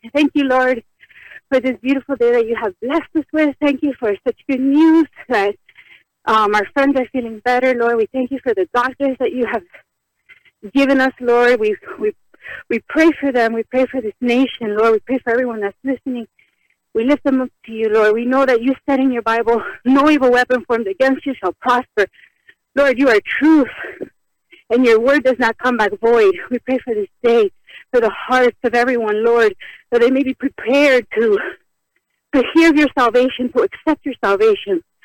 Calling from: Miami, Florida, United States; I'm from Miami, Florida.

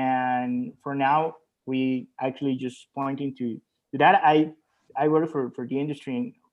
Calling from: El Salvador; is a studio that actually is in Central America. I'm talking from El Salvador.

